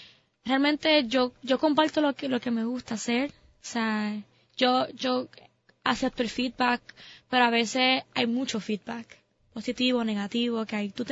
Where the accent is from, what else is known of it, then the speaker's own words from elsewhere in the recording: Bayamón, Puerto Rico; also born or lived in New York; Y sí, yo nací en Puerto Rico, en Bayamón. Mucha gente no sabe eso porque yo hablo mucho inglés, estoy allá en la universidad, pero yo me crié aquí me crié en Puerto Rico.